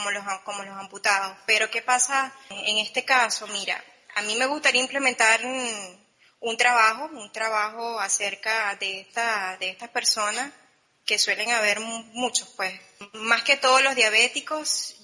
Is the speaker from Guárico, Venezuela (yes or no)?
no; Cumaná, Sucre, Venezuela; yo soy de Cumaná y inmediatamente que yo me gradué comencé a trabajar en un laboratorio